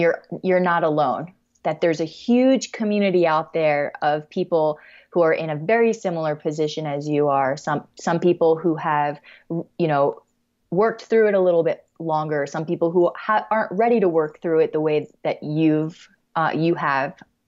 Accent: Florida, United States; I didn't realize I'm from Florida originally. So everything's flat.

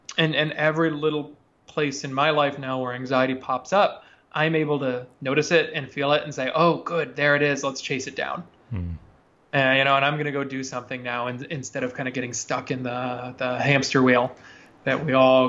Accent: Orlando, Florida, United States; When I was a kid, maybe 8 or 10, I grew up in Orlando, Florida, and there was an Olympic diving center near my house.

